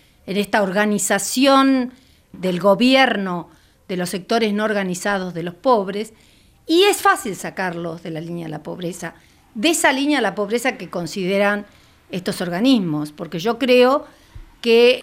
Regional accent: Argentina; La reducción de la pobreza en mi país, en la Argentina

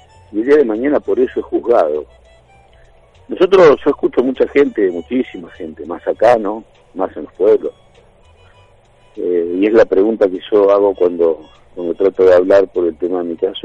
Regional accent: Argentina; nosotros estamos acá y los que estamos acá somos nosotros argentinos.

